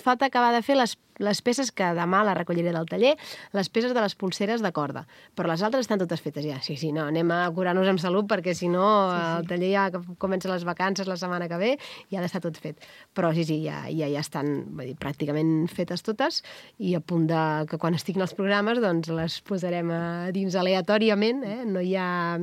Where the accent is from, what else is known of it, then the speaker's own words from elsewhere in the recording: Vilafranca del Penedès, Catalonia, Spain; jo soc de Vilafranca tota la vida, estimo Vilafranca, estimo la Festa Major, veig l'església de Santa Maria des de casa, o sigui, l'he vist sempre i és com casa